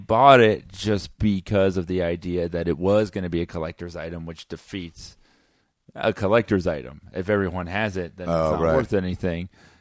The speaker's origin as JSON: {"language": "English", "region": "Florida", "country": "United States", "said": "I'm from Florida, and in Florida, I had a huge action figure collection"}